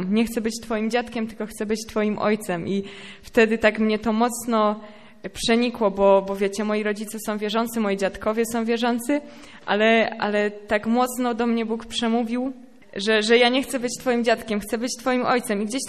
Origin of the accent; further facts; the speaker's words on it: Wisłoczek, Subcarpathian Voivodeship, Poland; pochodzę z Podkarpacia, z takiej małej wioski Wisłoczek.